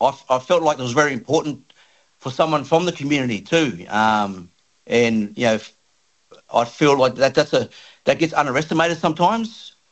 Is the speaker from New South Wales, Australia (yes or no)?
yes; Sydney, New South Wales, Australia; a proud Wiradjuri Gomeroi man, born and raised on Gadigal country. Grew up in the areas of the inner city and inner west of Canterbury and Redfern and Waterloo.